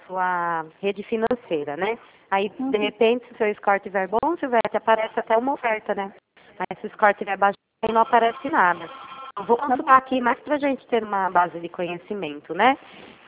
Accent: Salto, São Paulo, Brazil; eu sou de Salto também.

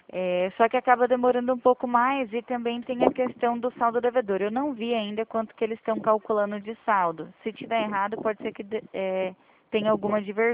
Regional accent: Presidente Prudente, São Paulo, Brazil; Eu sou do interior de São Paulo, fica em Presidente Prudente

